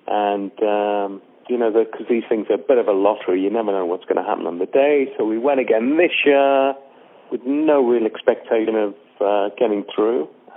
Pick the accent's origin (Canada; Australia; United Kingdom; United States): United Kingdom; England; Being an Englishman, I like hot tea with milk and sugar